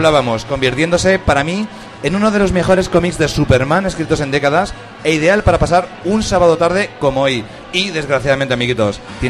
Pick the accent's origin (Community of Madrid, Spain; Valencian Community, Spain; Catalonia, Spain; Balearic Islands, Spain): Community of Madrid, Spain; Madrid; no estoy hablando de Aluche, de donde soy nativo